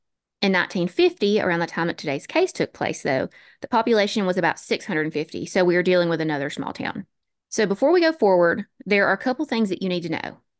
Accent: Alexandria, Alabama, United States; It's about 40 miles due west of my hometown of Alexandria, Alabama

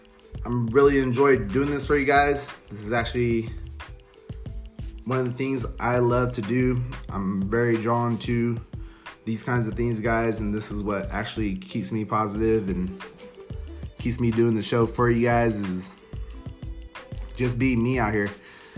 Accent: California, United States; moved away as an adult; now in Albuquerque, United States; Me, myself, I'm originally from California. Love California. I'm a very Californian to heart, guys. Born and raised out there for almost 18 years. Didn't move out here until I was 18 to Albuquerque, New Mexico.

